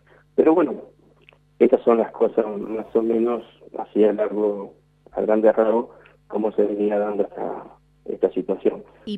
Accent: Esteban Echeverría, Buenos Aires Province, Argentina; yo no soy de José C. Paz, hay compañeros de José C. Paz, yo soy de Esteban de Echeverría.

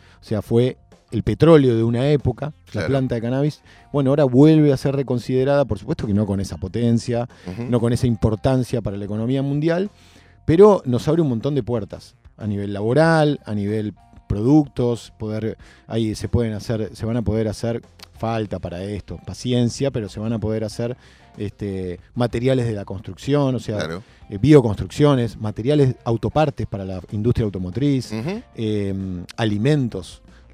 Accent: Avellaneda, Buenos Aires Province, Argentina; Y además, yo soy de Avellaneda.

